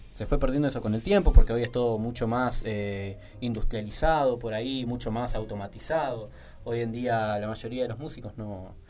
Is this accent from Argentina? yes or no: yes; Moreno, Buenos Aires Province, Argentina; somos de Moreno y nos gusta lo de Moreno